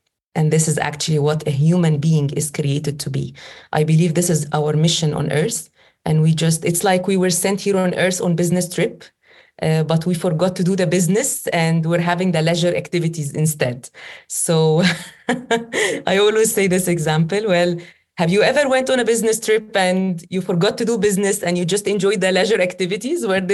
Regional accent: Egypt; I'm Egyptian. I come from Egypt. I live in Egypt. I am a Muslim

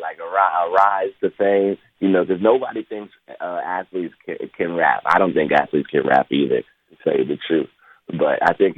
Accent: Minnesota, United States; now in Florida, United States; I played hockey and soccer were my first two sports when I was growing up in Minnesota. And I loved hockey and soccer. I still love watching hockey and soccer. But when I moved to Florida

